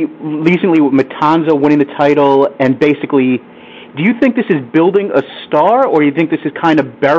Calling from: New York, United States; Hey, Jason and Will … from New York.

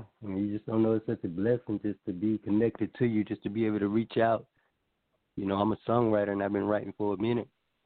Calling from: Tallahassee, Florida, United States; Yo, I'm calling from Tallahassee, Florida, man.

